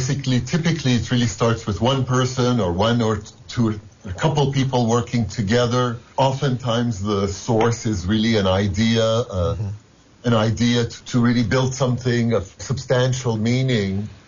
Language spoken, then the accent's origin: English; Iran; now in United States; That's true. I was born and raised in Iran.